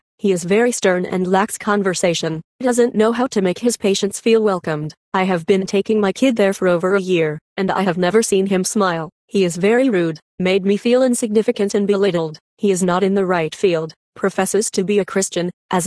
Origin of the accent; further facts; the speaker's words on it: San Bernardino, California, United States; that has indeed carried back into my hometown of San Bernardino.